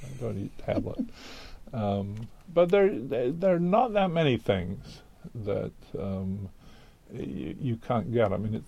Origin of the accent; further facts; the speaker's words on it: United Kingdom; now in United States; it seemed quite foolish not to be an American citizen. I'm still a British citizen, so.